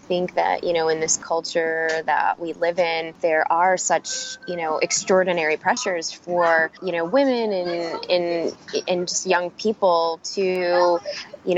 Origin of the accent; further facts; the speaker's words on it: Chicago, Illinois, United States; both migrated to Chicago and had myself and my two younger brothers.